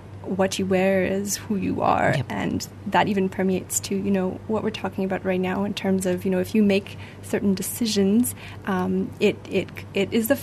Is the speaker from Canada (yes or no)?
yes; Canada; I'm actually Canadian